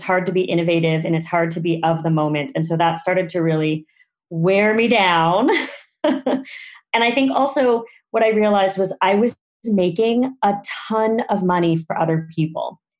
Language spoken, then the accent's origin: English; Los Angeles, California, United States; But when I was growing up in Echo Park, it was kind of looked down on by the rest of Los Angeles. It's a very eclectic, ethnically diverse neighborhood. It's filled with hills that are also filled with coyotes and lots of wildlife.